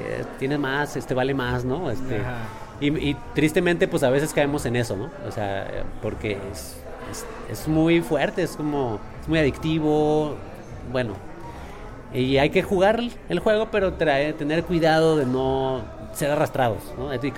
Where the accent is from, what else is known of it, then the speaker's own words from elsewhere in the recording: Mexico; la música a mí me enseñó mucho de lo que pasaba en mi país. O sea, en mediados del 94, cuando fue el alzamiento del movimiento zapatista